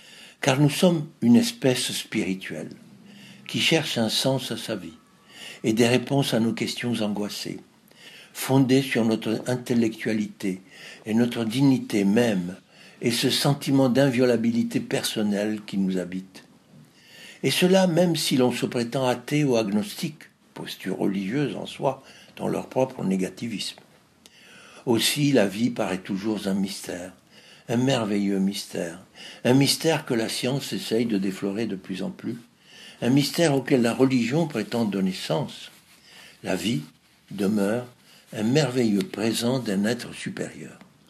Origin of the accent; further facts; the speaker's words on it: Alexandria, Alexandria Governorate, Egypt; also born or lived in Cairo; ma première communion à l'église du Sacré-Cœur d'Alexandrie a façonné mon enfance italienne à Alexandrie, ville cosmopolite par excellence. Ensuite, elle s'est poursuivie au Caire, où ma famille s'était réfugiée à partir des années 1940.